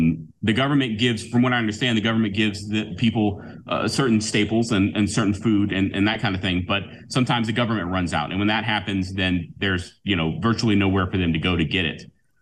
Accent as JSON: {"language": "English", "country": "United States", "said": "Legally. As an American, that's correct."}